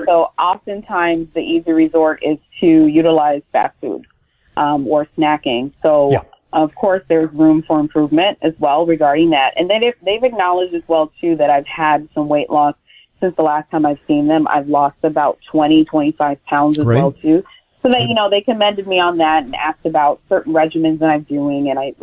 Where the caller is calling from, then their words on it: Chicago, Illinois, United States; I'm calling from Chicago, Illinois.